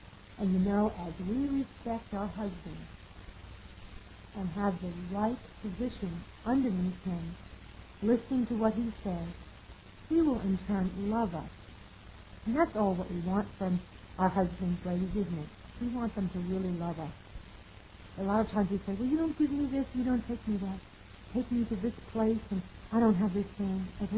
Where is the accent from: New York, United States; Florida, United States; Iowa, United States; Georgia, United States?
New York, United States; I was from New York, and I didn't know how to cook beans with bacon in it